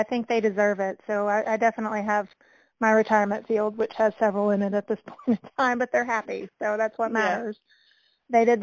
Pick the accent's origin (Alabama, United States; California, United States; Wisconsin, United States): Alabama, United States; Birmingham; I grew up in Alabama and quite honestly in the city, like Birmingham, Alabama, no green grass around, like it just a little suburb of that area.